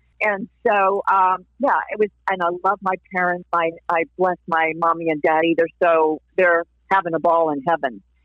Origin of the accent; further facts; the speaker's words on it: Hollywood, California, United States; people are like shocked and astonished that I'm from Hollywood. What? There's actual Christians in Hollywood?